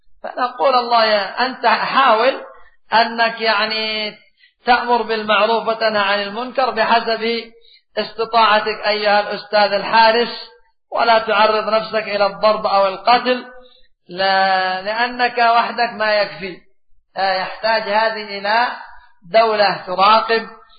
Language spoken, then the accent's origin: Arabic; Yemen; وحتى يقع عندنا في اليمن أيضا غش كثير